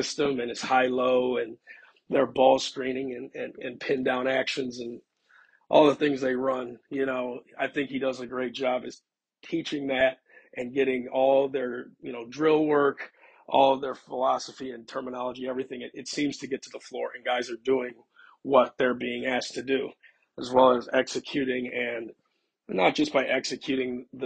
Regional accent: Illinois, United States; He's, you know, from the same area that I grew up in here in Lake County, Illinois area.

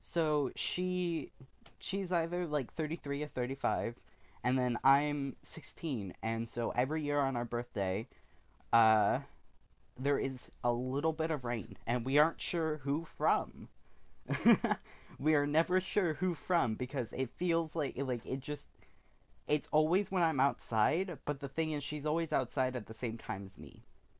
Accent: California, United States; born there; I was born in California, and I was born on Friday the 13th, so, when I was born, it was actually raining in California

